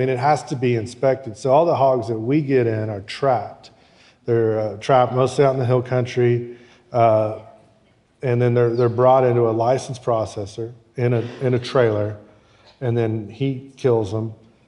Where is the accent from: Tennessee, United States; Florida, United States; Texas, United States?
Texas, United States; Denton; I'd fished all my life. I mean, I grew up in Denton, which is just north of here.